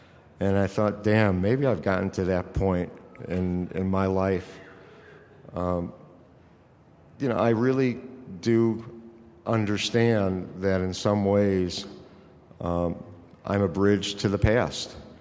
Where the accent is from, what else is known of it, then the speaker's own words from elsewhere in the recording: Chicago, Illinois, United States; growing up in Chicago, pinball deprived because there was no pinball.